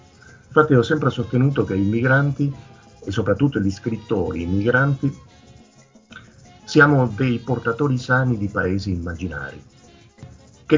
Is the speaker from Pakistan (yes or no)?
no; Uruguay; moved away; vengo dall'America Latina, precisamente dall'Uruguay.